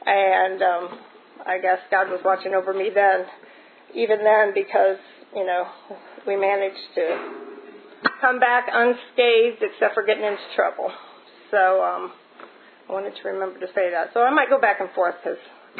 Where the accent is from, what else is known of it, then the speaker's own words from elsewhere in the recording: Indiana, United States; also born or lived in Florida; and I grew up in Indiana, and then I moved to Florida with him, and then I moved back to Indiana when I got divorced.